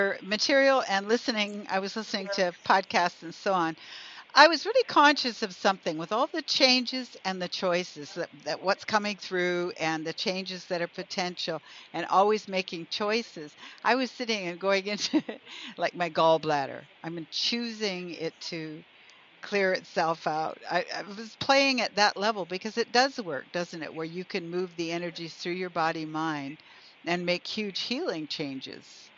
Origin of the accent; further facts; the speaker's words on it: Canada; Well, I believe I'm not American, I'm Canadian, but I believe that America has the potential to be the light leader